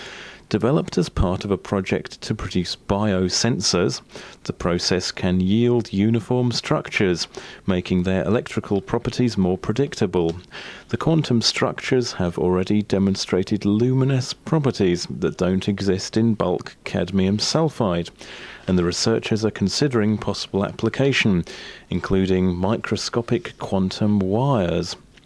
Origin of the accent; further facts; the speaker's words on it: Canada; I'm originally from Canada, and I know there are quite a few AM stereo stations in Canada